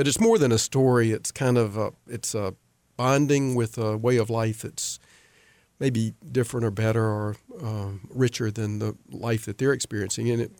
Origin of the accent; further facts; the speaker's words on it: North Carolina, United States; You know, growing up in North Carolina, being a part of North Carolina, choosing North Carolina